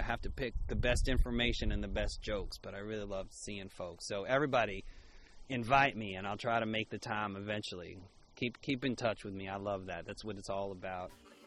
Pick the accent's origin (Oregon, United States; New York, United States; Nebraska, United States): New York, United States; I'm not good with distance. I'm from New York. All I can tell is an 850 square foot apartment from a 1200.